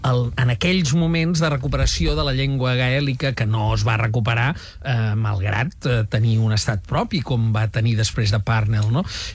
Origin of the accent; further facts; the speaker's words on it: Catalonia, Spain; I a mi, com a català, jo l'associava a un nacionalisme